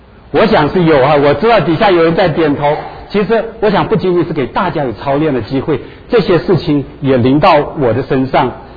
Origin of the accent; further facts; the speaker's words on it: China; moved away as an adult; now in United States; 我说我是中国人，我来美国二十几年了。